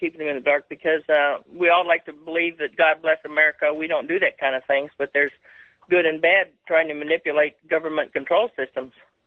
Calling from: Dallas, Texas, United States; I'm calling from Dallas, Texas.

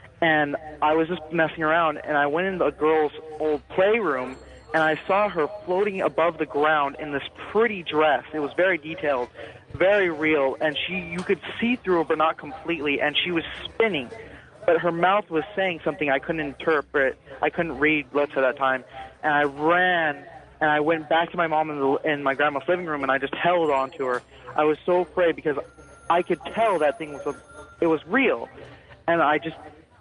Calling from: Lakewood, California, United States; I'm calling from Lakewood, California.

